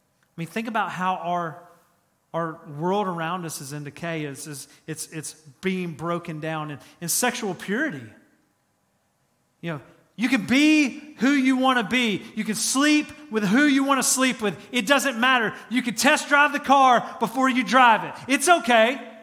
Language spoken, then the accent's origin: English; Georgia, United States; Now, I'm from Georgia, and it might just be a Georgia thing, but I put salt on just about everything.